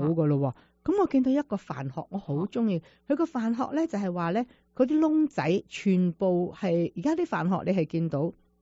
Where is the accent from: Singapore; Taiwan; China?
China; 那就是说我们中国人的鼻梁不高的